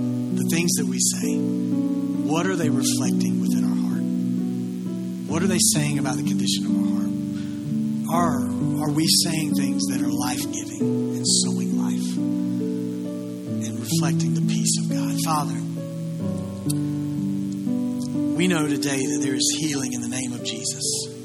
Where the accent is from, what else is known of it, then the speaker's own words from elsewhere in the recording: the South, United States; accent: Southern; Our accents reveal where we're from. You want to hear something funny? My accent is Southern.